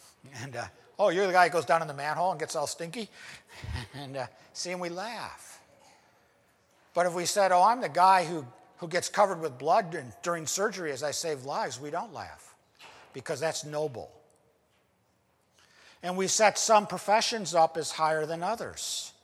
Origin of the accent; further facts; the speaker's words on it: United States; and he's a better preacher than me, because I'm an American, what's going to be my instinctive response?